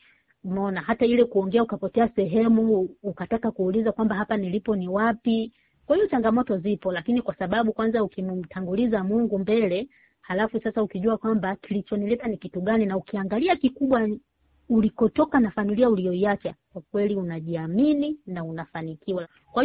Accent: Tanzania; sisi kule nyumbani kwetu Tanzania tulishazoea kumsalimia mtu mambo

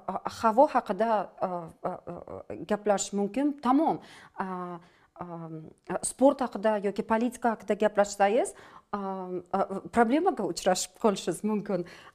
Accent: Samarkand, Samarkand Region, Uzbekistan; also born or lived in Bukhara / Tashkent; Asli bizam Buxorolik. Men Buxoroda tug'ilganman, lekin Samarqandda o'sganman. Keyin Toshkentga ko'chganmiz. Ishlar bilan, o'qishlar bilan Toshkentga ko'chganmiz. Dadam bilan oyjonim Buxoroga tug'ilib o'sganlar.

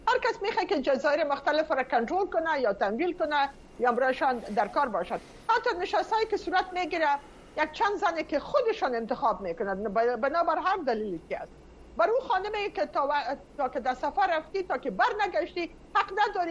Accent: Afghanistan; ما یک افغان هستیم

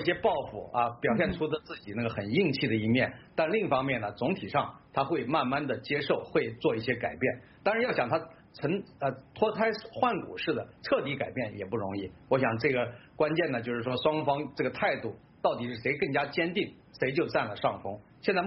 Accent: China; 那作为中国人，我们是不是感到羞耻的一点是

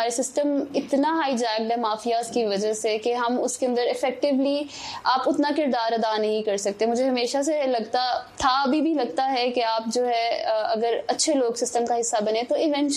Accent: Lahore, Punjab, Pakistan; اور میرا تعلق لاہور سے ہے.

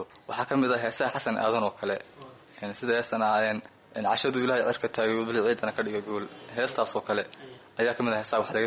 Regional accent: Caruur, Sool, Somalia; born there

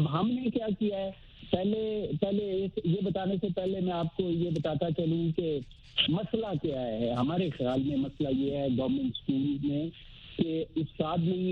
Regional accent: Punjab, Pakistan; ضلع شیخوپورہ میں میرا گاؤں ہے

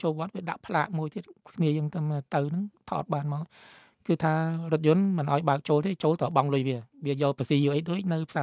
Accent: Mekong Delta, Vietnam; moved away; ក្នុងនាមជាខ្មែរក្រមយើងចង់ឃើញខ្មែរទាំងអស់រួមរួមសាមគ្គីសន្តិភាពទៅយើងខ្មែរក្រមភៀសខ្លួនមកក៏បានសេចក្តីសុខ

